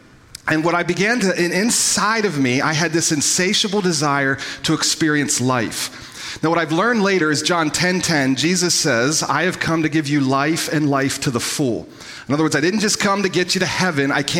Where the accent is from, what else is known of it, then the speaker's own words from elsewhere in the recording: Lititz, Pennsylvania, United States; Quick introduction to me. I've grown up in Lancaster County, born and raised in Lititz, Pennsylvania. Grew up in a Christian home.